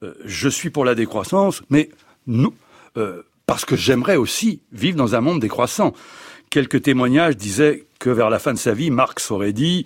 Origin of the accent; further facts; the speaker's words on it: Montpellier, Occitanie, France; j'ai été marqué en tant que Montpelliérain par la révolution de 1907